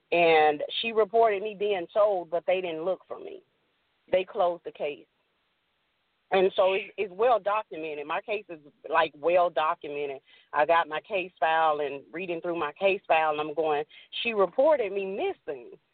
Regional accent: Dallas, Texas, United States; another part of Dallas called Dixon Circle. I can say that because everybody knows where Dixon is, and I'm from Dixon.

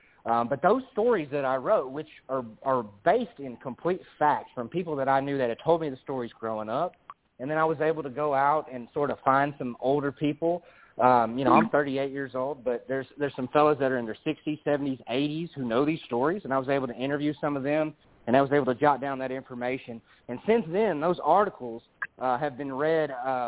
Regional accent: United States; and I grew up in the park, and I grew up here in Dixon County hearing a lot of really interesting stories.

